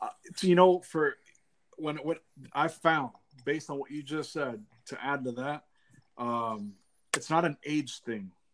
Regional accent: Hialeah, Florida, United States; I'm Cuban because my dad's Cuban. I grew up in Hialeah. I consider myself to be Cuban, but there's an influence of Colombia that I'm very passionate to.

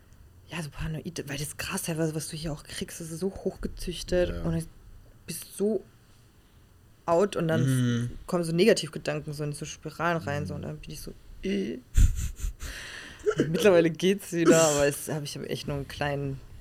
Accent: Austria; so alljährlichen Trip immer bei uns in Österreich am See

